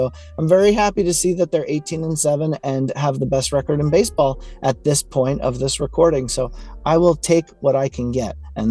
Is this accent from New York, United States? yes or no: yes; Queens, New York, United States; I'm from Queens. I grew up 2 miles from the stadium. I could see the glow of the lights from my house.